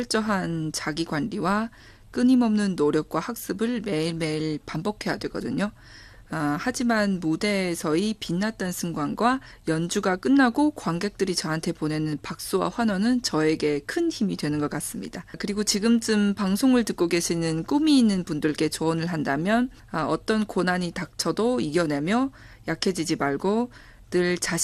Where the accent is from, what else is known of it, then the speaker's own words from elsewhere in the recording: China; 저는 중국 조선족 성악가로서 서양 오페라와 우리 민족 음악을 잘 결합하여